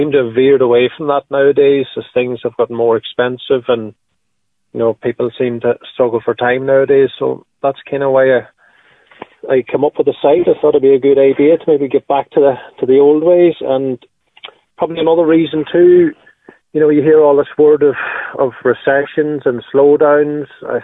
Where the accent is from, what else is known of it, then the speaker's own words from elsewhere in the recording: Ulster, Ireland; I've decided kind of to launch it in Donegal because I'm from Donegal.